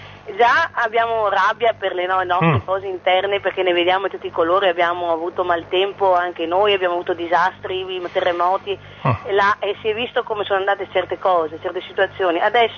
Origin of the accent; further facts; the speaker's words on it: Martellago, Veneto, Italy; Sono di Martellago, provincia di Venezia, che chiamo, ecco.